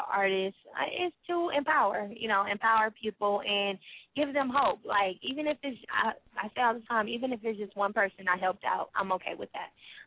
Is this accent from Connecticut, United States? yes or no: no; Watts, California, United States; I get a lot of prejudgments because I'm from Watts.